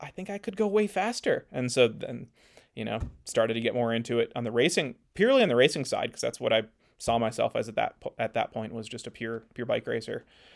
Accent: Minnesota, United States; also born or lived in Wisconsin; And I grew up in the Midwest. Oh, so I grew up in Minnesota. went to college in Western Minnesota, went to grad school for a couple years in Wisconsin

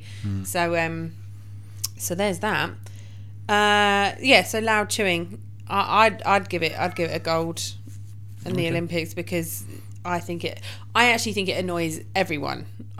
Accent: United Kingdom; Okay, next pet peeve for me, and I think that this is an ingrained in being British, queue jumpers.

